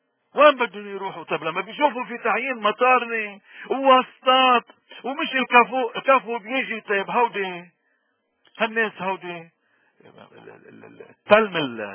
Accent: Lebanon; نحنا ما في عنا سلاح كلبنانيين وكمسيحيين تحديدا ما عندنا سلاح إلا الإيمان

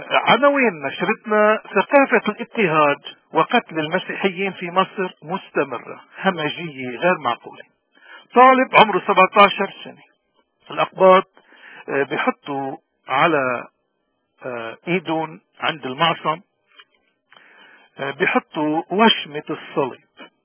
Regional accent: Lebanon; ونحن كشعب لبناني بدنا رحمة، بدنا منطق، بدنا شهادة للحق

